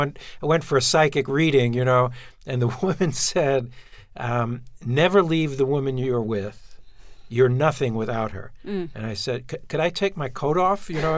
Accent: Brooklyn, New York, United States; because I'm from Brooklyn and we have these attachments

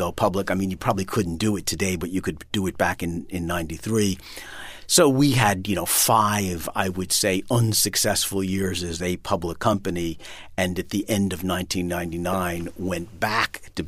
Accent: New York City, New York, United States; Having been born and raised in Manhattan and having moved back, no one in my family had any interest in going to Vermont.

